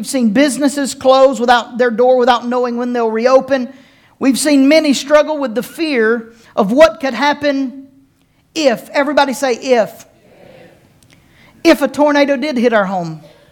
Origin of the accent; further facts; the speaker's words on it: East Coast, United States; But I was raised on the East Coast.